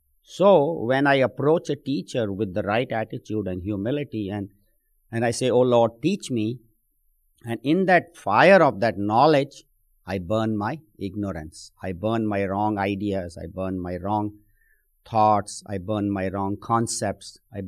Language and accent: English; Mumbai, Maharashtra, India; I remember I grew up in Bombay